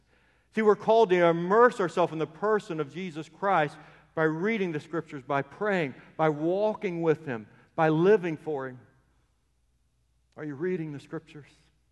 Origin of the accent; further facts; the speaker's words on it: Indianapolis, Indiana, United States; I grew up in Indianapolis.